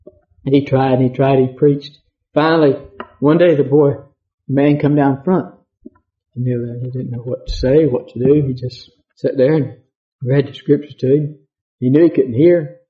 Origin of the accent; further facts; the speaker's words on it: Mexico; I guess it's because I grew up down in Mexico